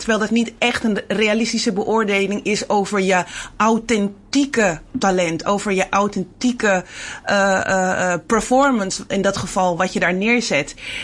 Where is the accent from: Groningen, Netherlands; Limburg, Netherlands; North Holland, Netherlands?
North Holland, Netherlands; Amsterdam; zie je gewoon dat ik door Zuidoost loop op de plek waar ik vandaan kom.